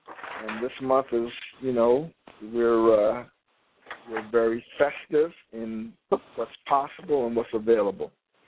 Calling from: Queens, New York, United States; I'm calling from Queens, Jamaica, Queens, New York.

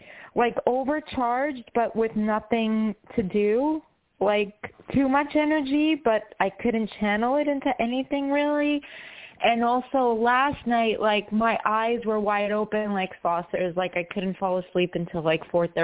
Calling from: New York, United States; Yes, New York.

